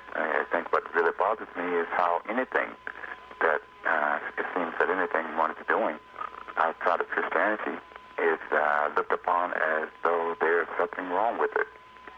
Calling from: Los Angeles, California, United States; I'm calling from Los Angeles.

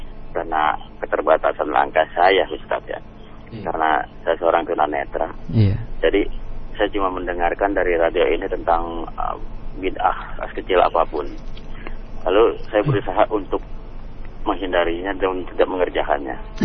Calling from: Depok, West Java, Indonesia; Begini, saya dari Depok.

